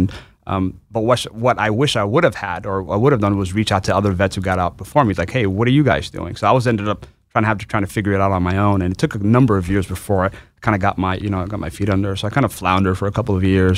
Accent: New York City, New York, United States; So I'm from New York City originally. I'm an immigrant. My parents came from Bangladesh, but I was born and raised in New York.

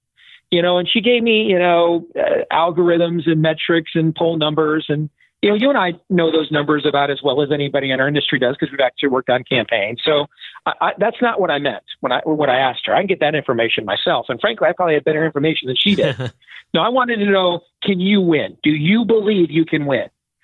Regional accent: Iowa, United States; this was getting to the end of her run for the presidency here in my home state of Iowa.

